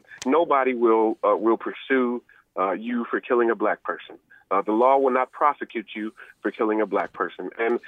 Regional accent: Los Angeles, California, United States; When I grew up in Los Angeles, I had that talk myself.

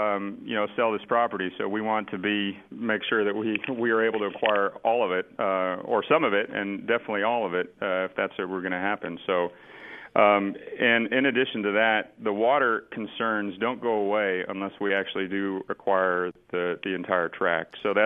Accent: Austin, Texas, United States; and I grew up in Austin. I used to go out to watch them all the time.

